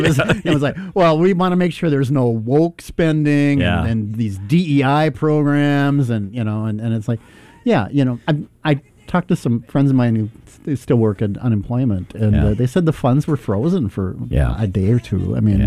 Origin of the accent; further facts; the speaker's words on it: Minnesota, United States; Now, I'm from Minnesota, so I know all about niceness.